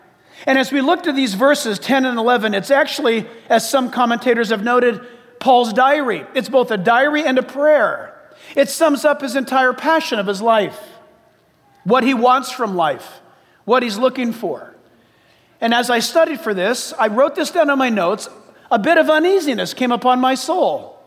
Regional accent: San Diego, California, United States; also born or lived in Orange County; I grew up in San Diego and in Orange County

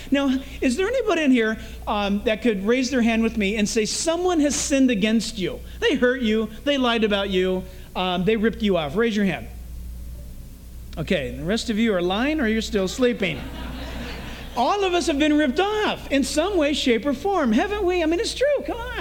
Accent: San Diego, California, United States; also born or lived in Orange County; like I do, growing up in San Diego and then in Orange County.

